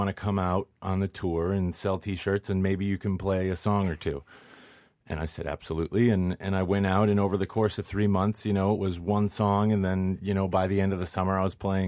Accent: Connecticut, United States; It's my home state of Connecticut

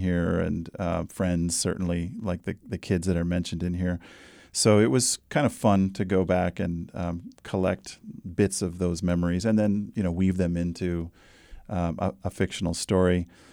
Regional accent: Duluth, Minnesota, United States; Where I grew up in Duluth, as soon as it snowed, we all ran outside and grabbed our sleds, and we would go to a place called Grass Hill.

